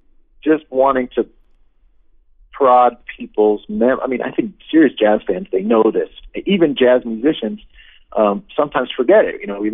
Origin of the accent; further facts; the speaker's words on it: Boston, Massachusetts, United States; now in New York, United States; And I know in my mind I'm a New Yorker, but there's a little part of my heart that still feels like I'm a Bostonian.